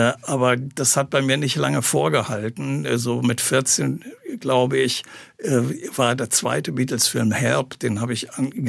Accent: Aachen, North Rhine-Westphalia, Germany; Zuerst in meiner Heimatstadt in Aachen, später dann in Köln.

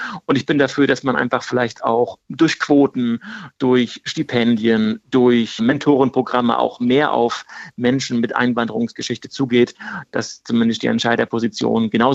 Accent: Rostock, Mecklenburg-Vorpommern, Germany; Also ich bin in Rostock aufgewachsen, Anfang der 90er Jahre.

